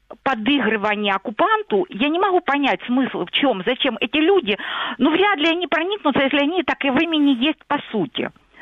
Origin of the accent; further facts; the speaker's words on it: Luhansk Oblast, Ukraine; Это Луганщина